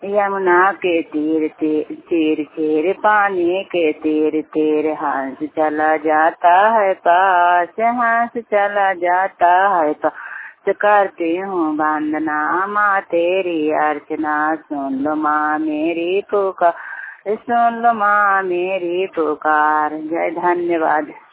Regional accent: Harnaut, Bihar, India; मैं नालंदा जिला के रहने वाले हूँ, हरनाथ प्रखंड चोराडी पंचायत

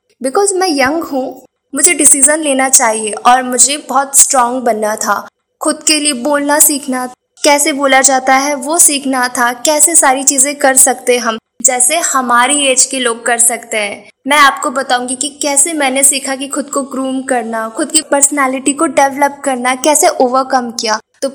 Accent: Indore, Madhya Pradesh, India; मैं इंदौर मध्य प्रदेश से हूँ।

